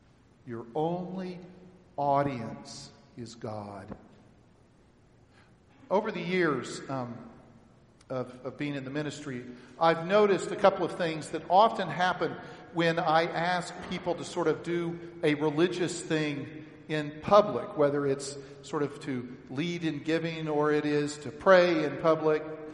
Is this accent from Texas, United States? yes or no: yes; Texas, United States; Okay, so I'm from Texas, right? Every other street corner in Texas has a Bible bookstore.